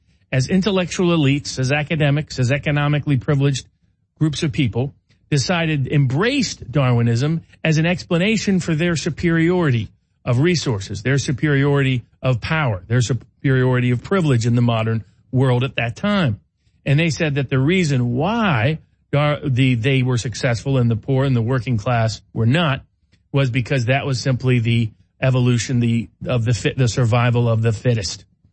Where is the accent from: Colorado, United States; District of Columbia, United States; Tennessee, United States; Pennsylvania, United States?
Tennessee, United States; Chattanooga; near my hometown in Cleveland, Tennessee, near my hometown in Chattanooga, Tennessee.